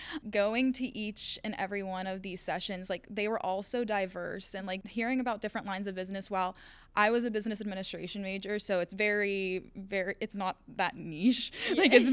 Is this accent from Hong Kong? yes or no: no; Pittsburgh, Pennsylvania, United States; Obviously, coming down to Florida, I'm from Pittsburgh, Pennsylvania, so me coming here was definitely a big step.